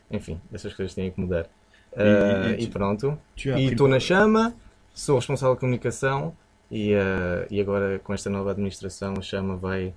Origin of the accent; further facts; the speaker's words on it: Braga, Norte, Portugal; born there; moved away as an adult; Não tenho a sorte de ser franco-português, mas tenho a sorte de ser português. Também é uma sorte. Nasci em Braga, no dia 20 de maio, o ano não interessa.